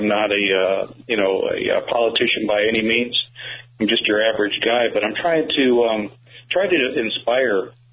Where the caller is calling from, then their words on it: Ohio, United States; I'm calling you from Ohio. I'm the chairman of the Ohio affiliate.